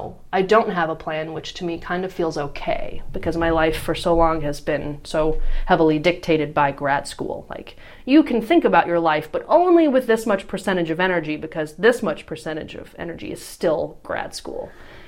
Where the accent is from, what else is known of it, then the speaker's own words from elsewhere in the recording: Nebraska, United States; And I'm from the Midwest. I am from a small Nebraska town.